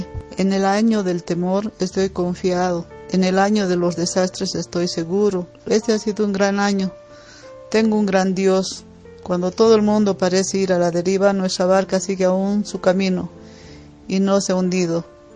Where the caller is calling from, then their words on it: Bolivia; desde Bolivia y quería hacerles llega